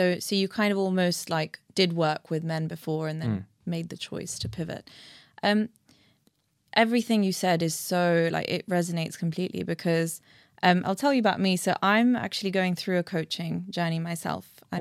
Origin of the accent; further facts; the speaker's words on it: India; I am an Indian woman myself